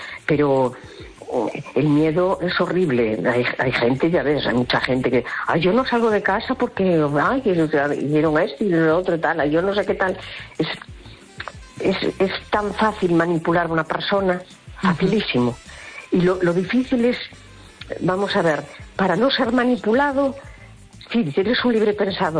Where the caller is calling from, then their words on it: A Coruña, Galicia, Spain; de La Coruña.